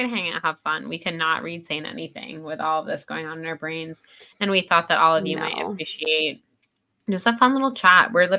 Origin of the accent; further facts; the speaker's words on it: United States; I know we're being very American